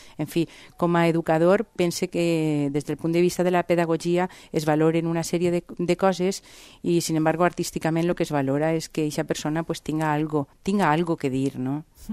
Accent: Valencian Community, Spain; accent: Valencian; que és el que al cervell, en el meu valencià no està mal normalitzat.

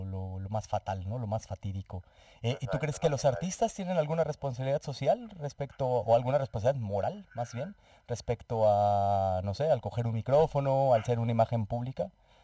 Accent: Mexico; moved away; Yo como mexicano también, ya después de tantos años fuera de mi país

